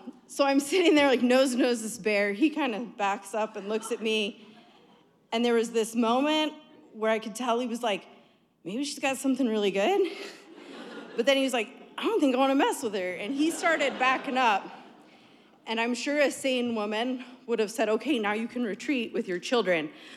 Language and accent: English; Alaska, United States; And me, growing up in Alaska, my first thought was not, try to help your husband.